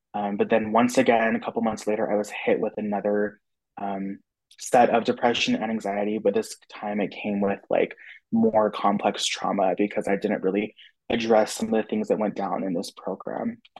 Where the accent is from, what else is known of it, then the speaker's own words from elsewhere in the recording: St. George, Utah, United States; But yeah, so growing up in St. George was really, really great and everything.